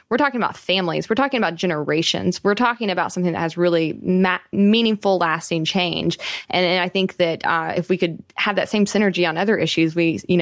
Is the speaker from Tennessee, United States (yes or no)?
yes; Tennessee, United States; being a Southerner from Tennessee and having lived there